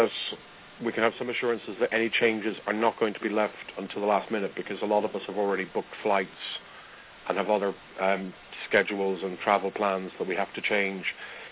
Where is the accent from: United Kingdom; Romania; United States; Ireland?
Ireland; I'm Irish. I was brought up in a country where there were plenty of bombs and plenty of other things, and it never impacted my day-to-day life.